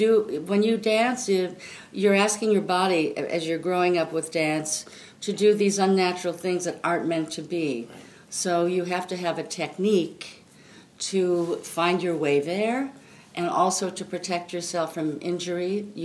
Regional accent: Royal Oak, Michigan, United States; also born or lived in Pontiac; I grew up in the suburbs of Detroit, Royal Oak, Michigan.

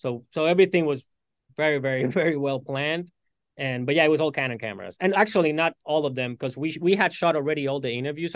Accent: Puerto Rico; moved away as an adult; also born or lived in New York; So I'm originally born and raised in Puerto Rico. I moved to New York for college when I was 18, and I lived in New York for 11 years.

